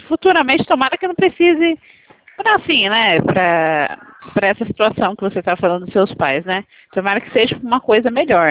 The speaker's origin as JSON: {"language": "Portuguese", "town": "Perdões", "region": "Minas Gerais", "country": "Brazil", "said": "Ah, você é de Perdões, eu sou de Perdões também."}